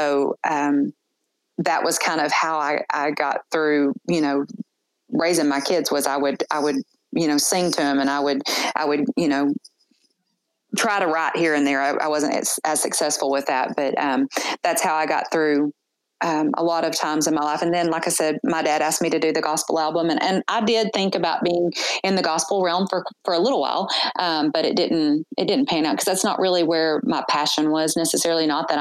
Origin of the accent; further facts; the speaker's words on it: the South, United States; And I was raised in the South, unfortunately